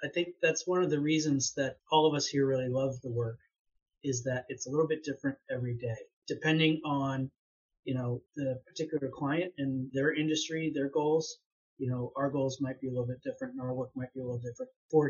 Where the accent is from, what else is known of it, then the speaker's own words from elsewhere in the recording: Springfield, Illinois, United States; I grew up here in Springfield. I went away to college for a little bit, as people do, and moved back here in 2003.